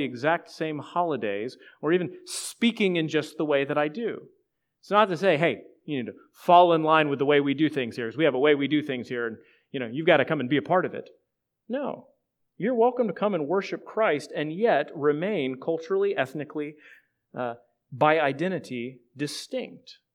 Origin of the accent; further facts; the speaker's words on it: United States; being white American, it's really easy for us to think about ourselves as the insider because we're a cultural majority in our country.